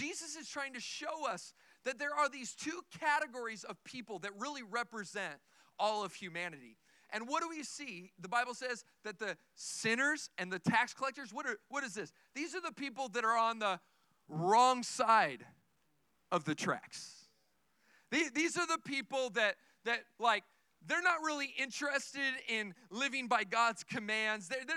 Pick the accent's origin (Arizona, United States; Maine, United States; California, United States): Arizona, United States; Tucson; But I didn't grow up in just one city. In fact, I was born and raised in Tucson.